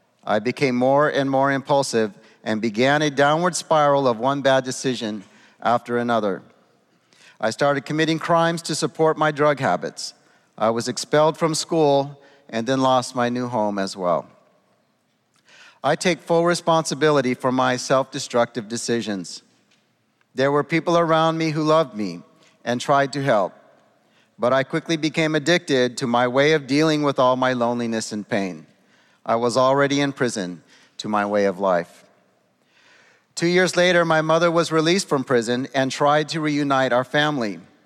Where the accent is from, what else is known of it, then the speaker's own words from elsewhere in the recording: Redding, California, United States; I grew up in Redding, California with my mom and stepdad and five brothers.